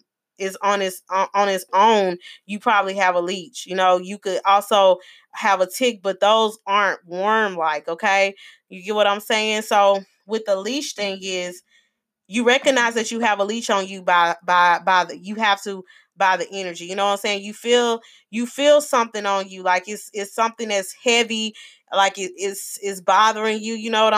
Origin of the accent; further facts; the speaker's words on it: Arkansas, United States; like I said, I grew up in Arkansas, and so, you know, I'm familiar with lakes and woods and things like that, growing up in the country, being a country girl and everything